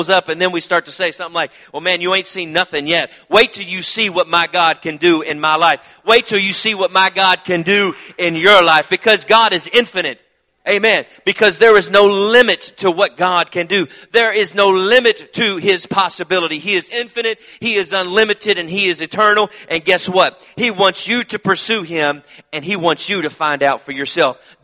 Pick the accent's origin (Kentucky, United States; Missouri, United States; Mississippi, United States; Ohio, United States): Kentucky, United States; Again, did I mention I'm from Kentucky?